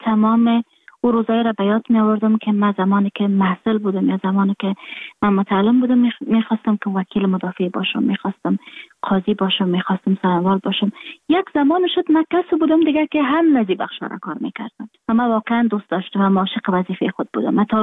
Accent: Afghanistan; moved away; من در خارج هستم، خارج از افغانستان هستم

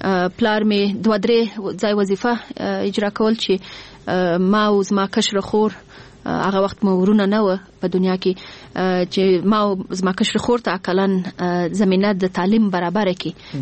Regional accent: Afghanistan; also born or lived in Pakistan / United States; او دا وایم چې په امریکا کې ومه ګرد عمر به ما دا فکر کوي چې زه افغان یم.

